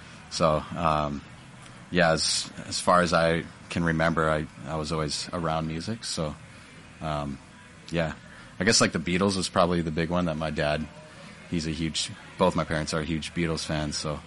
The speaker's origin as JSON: {"language": "English", "town": "North Vancouver", "region": "British Columbia", "country": "Canada", "tie": "born or raised there", "said": "So I grew up in North Van, so local. And I grew up in a pretty musical household."}